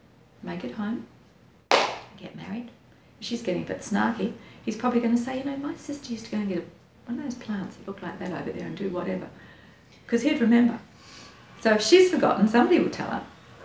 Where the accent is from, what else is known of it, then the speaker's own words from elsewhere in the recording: New Zealand; I'm a Kiwi.